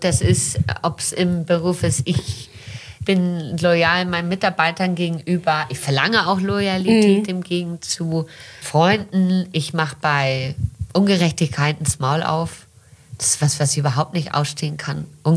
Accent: Brazil; moved away; Aber wie gesagt, ich bin in Brasilien geboren und aufgewachsen.

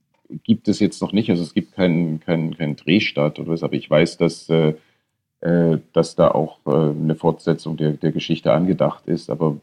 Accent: East Germany, Germany; Ich bin ja in der DDR aufgewachsen

